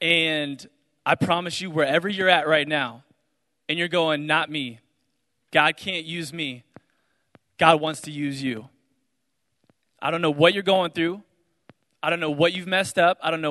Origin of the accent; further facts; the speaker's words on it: Dallas, Texas, United States; And so I grew up in Dallas, Texas.